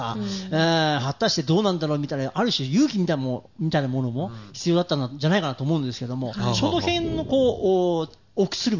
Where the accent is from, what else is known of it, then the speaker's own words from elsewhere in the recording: Mie, Japan; 私はなんちゃって関西ですけどね、三重県の出身ですから、